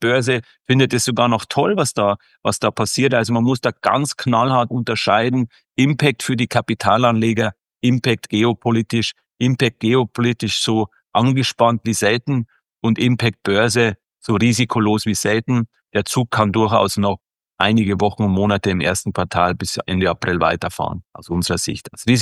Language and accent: German; Bavaria, Germany; now in Zürich, Switzerland; als gebürtiger Chiemgauer am Chiemsee aufgewachsen, aber jetzt halt hier seit 20 Jahren in der Schweiz